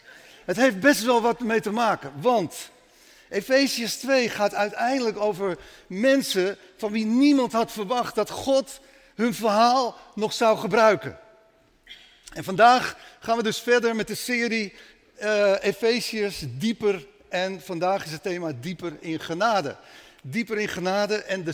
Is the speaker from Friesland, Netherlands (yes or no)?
no; Amsterdam, North Holland, Netherlands; also born or lived in Spain; now in The Hague, Netherlands; ik ben geboren, getogen Amsterdammer, later een lange tijd in Spanje gewoond en nu alweer sinds 2011 in Den Haag, waar we het heel erg naar ons zin hebben.